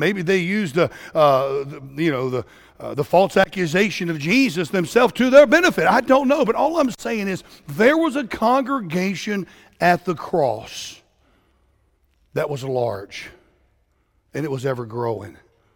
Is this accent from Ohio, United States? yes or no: no; Florida, United States; Now, I grew up in South Florida where if you want to be executed back in the day, that's where you went.